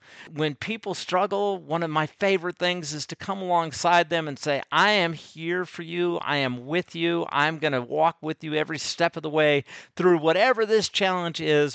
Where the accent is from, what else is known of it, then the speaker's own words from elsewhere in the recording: United States; am so thankful that I'm an American. And I will never apologize for being thankful that I'm an American.